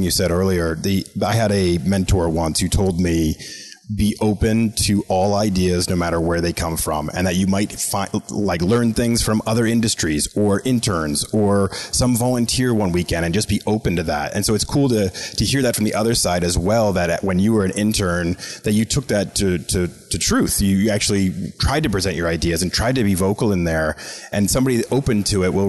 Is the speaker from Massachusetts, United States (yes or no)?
yes; Boston, Massachusetts, United States; and I grew up in Boston. I'm a Celtics fan